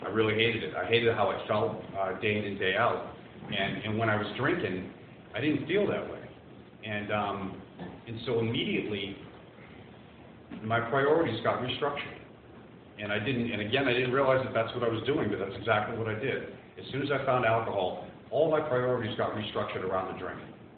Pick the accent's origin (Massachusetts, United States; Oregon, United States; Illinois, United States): Massachusetts, United States; Boston; I'm from Boston. If you haven't picked up on the accent yet, you will.